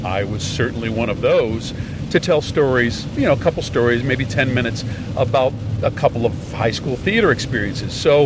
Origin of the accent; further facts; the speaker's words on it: Philadelphia, Pennsylvania, United States; I'm from Philadelphia. I grew up.